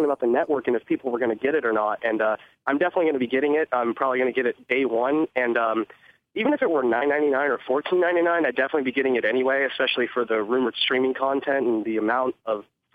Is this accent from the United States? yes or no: yes; Florida, United States; like, I'm from Florida, and growing up my mom told me stories about seeing Dusty Rhodes live in like my hometown and all throughout Florida